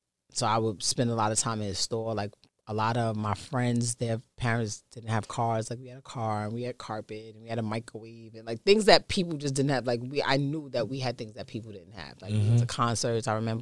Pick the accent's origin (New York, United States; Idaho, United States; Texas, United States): New York, United States; Queens; also born or lived in Bronx; I grew up here in Queens for, like, my whole high school up until I was probably, like, right before I met … And I moved back to the Bronx